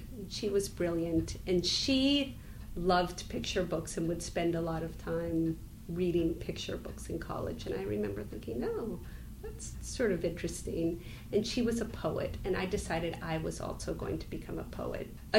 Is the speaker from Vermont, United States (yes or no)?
yes; Vermont, United States; I grew up in Vermont